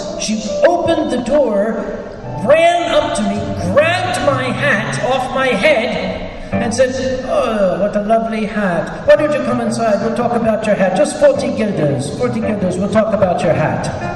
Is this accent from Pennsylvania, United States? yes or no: yes; Philadelphia, Pennsylvania, United States; I'm from Philadelphia. This is like, you know, this is like an elementary school for me.